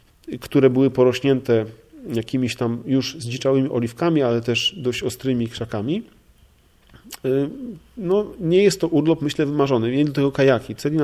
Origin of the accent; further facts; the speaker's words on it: Gdańsk, Pomeranian Voivodeship, Poland; jestem gdańszczaninem całe życie, przedsiębiorcą